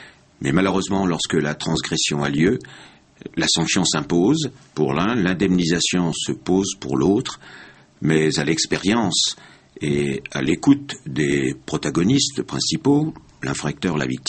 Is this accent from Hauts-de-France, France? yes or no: no; Brittany, France; now in Pau, France; Non, parce que je suis breton d'origine.